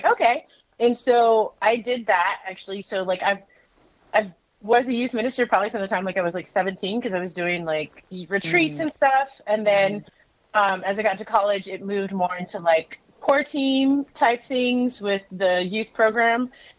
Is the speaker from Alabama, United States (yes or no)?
no; Corpus Christi, Texas, United States; because I'm from Corpus Christi, Texas, where there's no winter whatsoever.